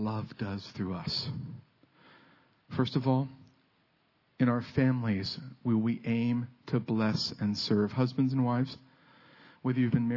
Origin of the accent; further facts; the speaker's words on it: United States; I grew up being an American, speaking barely English.